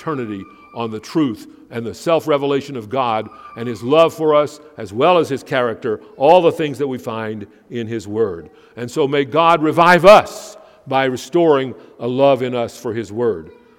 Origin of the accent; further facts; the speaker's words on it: Canada; Hasn't there been a great danger that we are too wrapped up in being Canadian and not wrapped up enough in being Christian?